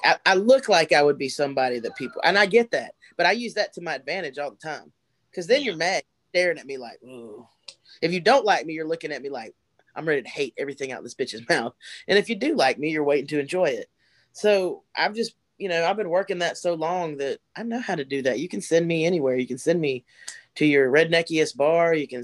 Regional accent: South Carolina, United States; She's from North Carolina. I'm from South Carolina. I'm like the trailer trash version of her.

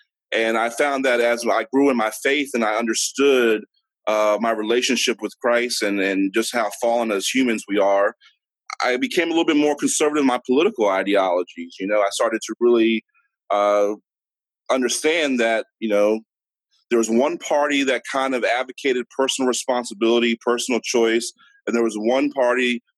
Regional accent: Maryland, United States; I grew up in Maryland, you know, overwhelmingly working class Democrat family

